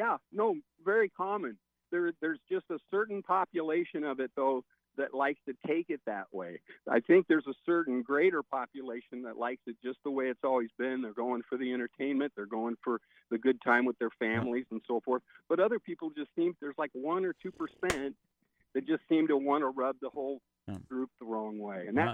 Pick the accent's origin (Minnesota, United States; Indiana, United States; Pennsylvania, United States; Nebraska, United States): Nebraska, United States; Growing up in Nebraska and having been exposed to the culture and understanding the tailgate parties